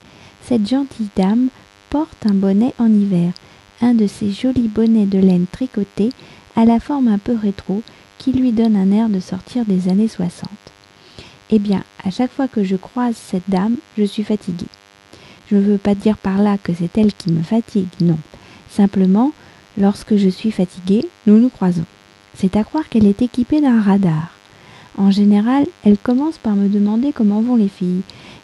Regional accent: France; je suis française, j'habite près de Paris

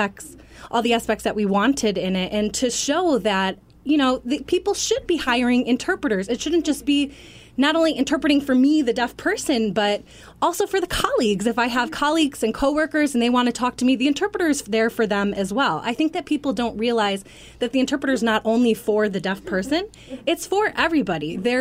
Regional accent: New York, United States; But I am a New Yorker, and I do have that attitude

